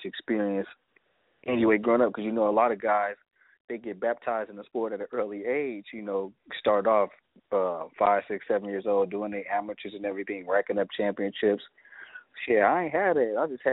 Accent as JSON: {"language": "English", "town": "East Chicago", "region": "Indiana", "country": "United States", "tie": "born or raised there", "also_born_or_lived": "Montgomery", "moved": "as an adult", "lives_now": "Las Vegas, United States", "said": "Well, I was born in Montgomery, Alabama, year 91. But I was raised in East Chicago, Indiana. Came to Las Vegas from Indiana, February of 2014."}